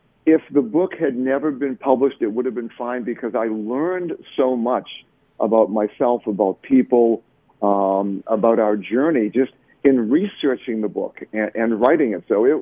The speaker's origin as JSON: {"language": "English", "town": "Boston", "region": "Massachusetts", "country": "United States", "tie": "born or raised there", "said": "like I'm from Boston, the Boston Red Sox. And, of course, we all love the Red Sox. But I'm a guy, I grew up in New England. I was brought up in a Jewish family, went to an Ivy League school."}